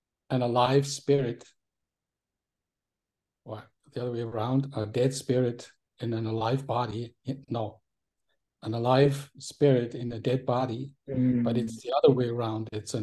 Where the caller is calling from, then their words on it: Austria; I am tuning in from Austria today